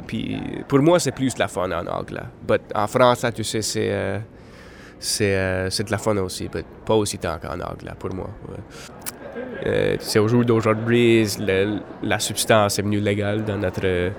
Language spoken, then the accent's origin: French; Canada; accent: Acadian; first language Acadian French; vu que je parle dans ma langue maternelle, en acadien, tu sais, ça me donne la liberté à écrire dans des différentes façons.